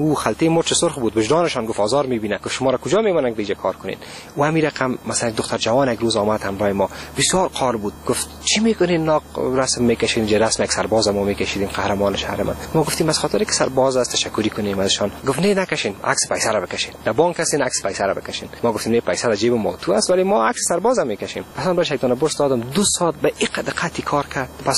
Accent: Afghanistan; اگه میگیم از افغانستان هستیم

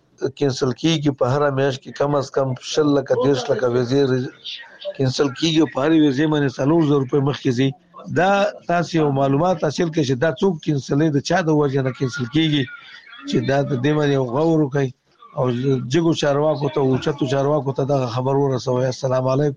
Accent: Nangarhar, Afghanistan; زه یو افغان یم د ننګرهار ولایت څخه

